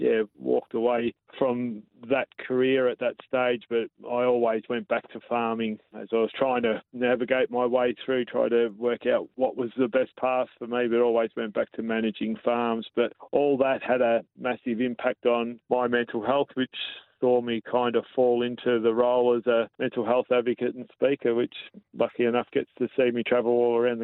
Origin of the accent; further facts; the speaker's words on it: Melbourne, Victoria, Australia; I was actually born and bred in Melbourne